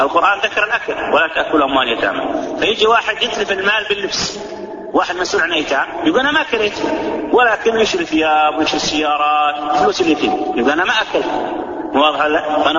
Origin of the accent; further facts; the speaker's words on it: Saudi Arabia; عندنا في السعودية